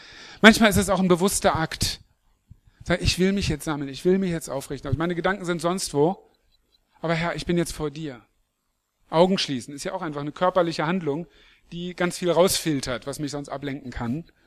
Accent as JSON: {"language": "German", "region": "Lower Saxony", "country": "Germany", "tie": "born or raised there", "said": "also ich bin in Niedersachsen zur Schule gegangen, da gab es sowas nicht"}